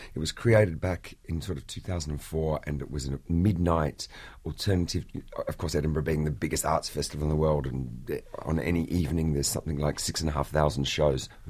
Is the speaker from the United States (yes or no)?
no; Australia; I'm Australian. I grew up in Australia, a long way away from the London musical scene.